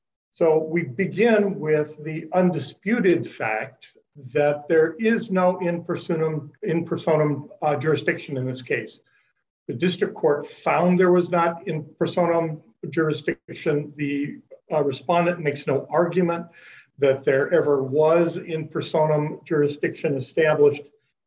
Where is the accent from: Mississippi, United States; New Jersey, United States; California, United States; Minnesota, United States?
Minnesota, United States; Mankato; I'm an attorney from Mankato, Minnesota